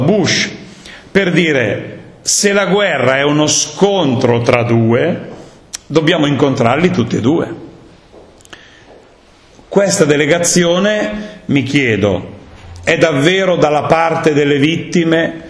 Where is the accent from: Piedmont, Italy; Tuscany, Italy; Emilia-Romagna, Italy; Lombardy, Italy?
Piedmont, Italy; Cesara; nel mio paese, a Cesara